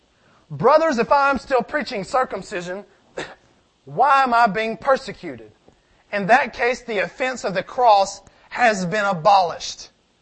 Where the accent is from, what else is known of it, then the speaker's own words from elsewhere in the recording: Tennessee, United States; born there; I was born in Tennessee. It's written on my license. It's written on my birth certificate.